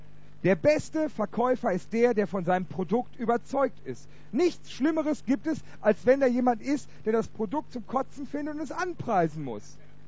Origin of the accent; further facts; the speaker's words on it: Ennepetal, North Rhine-Westphalia, Germany; ich komme aus Ennepetal. Ennepetal ist eine Stadt, wo es irgendwie für 40.000 Einwohner und knapp 18 Gemeinden gibt.